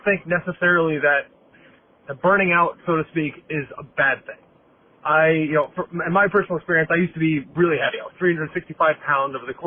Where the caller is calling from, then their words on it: Milwaukee, Wisconsin, United States; I'm a caller from Milwaukee.